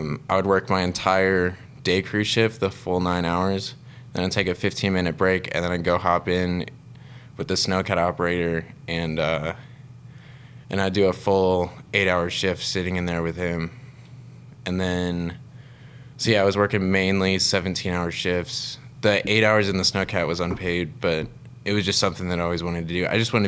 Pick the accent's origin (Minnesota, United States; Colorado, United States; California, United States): Colorado, United States; Denver; So I grew up in Denver, Colorado. I started skiing probably when I was around 2 to 5.